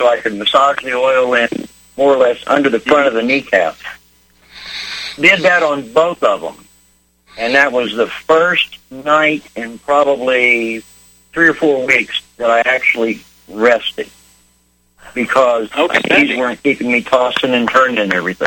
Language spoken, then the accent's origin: English; Texas, United States; Yes. Okay, well, hey, I'm from West Texas. I can butcher any word in the world.